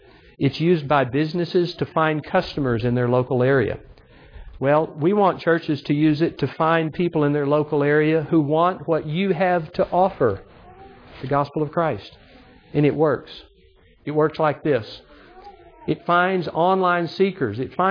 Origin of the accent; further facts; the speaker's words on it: Texas, United States; I have to be careful. I'm from Texas, so that sometimes, you know, that's a different language.